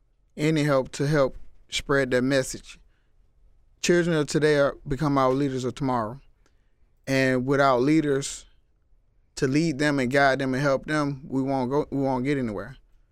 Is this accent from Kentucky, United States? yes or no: no; Atlanta, Georgia, United States; Well, I grew up in Etheridge Court. My mom lived in Etheridge, and my grandma lived in Bankhead. So I was going back and forth between both areas.